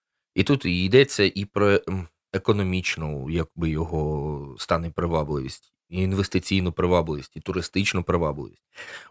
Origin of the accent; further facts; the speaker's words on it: Poltava, Poltava Oblast, Ukraine; also born or lived in Odesa; мені вже 34 роки. Народився я в Одесі, але в такому юному бадьорому віці 6 років разом з батьками переїхав до Полтави. Власне, у мене в Полтаві коріння є, це дідусь мій по лінії матері, ну, моя мама, власне, з Полтави. Тут навчався, працював.